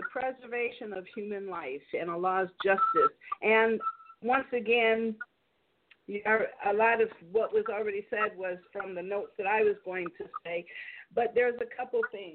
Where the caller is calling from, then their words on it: California, United States; doctor of natural health sciences, and I'm calling, it's a 614 is Ohio, but I'm calling from California, sunny California.